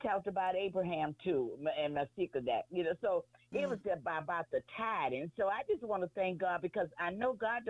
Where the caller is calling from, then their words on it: Pineville, Louisiana, United States; I'm calling from Pineville, Louisiana